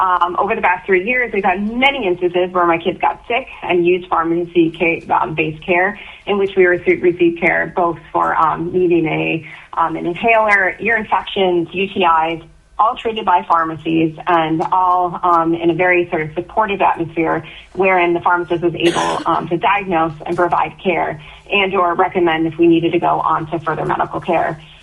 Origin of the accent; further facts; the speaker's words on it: Palmer, Alaska, United States; I'm from Palmer, Alaska.